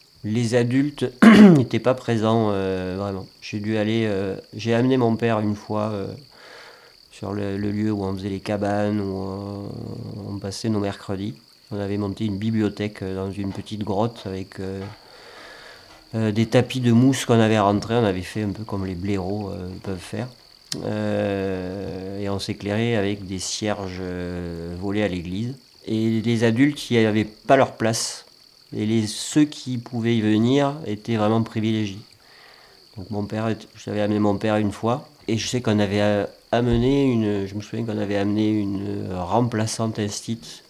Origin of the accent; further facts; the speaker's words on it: Tourtoirac, Nouvelle-Aquitaine, France; Je suis de Dordogne, du nord du département, à Tortoirac exactement. C'est un petit village qui est au pied d'une falaise et au bord d'une rivière.